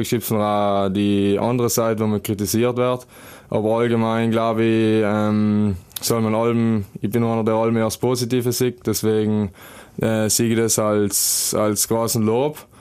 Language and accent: German; Trentino-Alto Adige, Italy; ich bin da als Südtiroler und wohne daheim.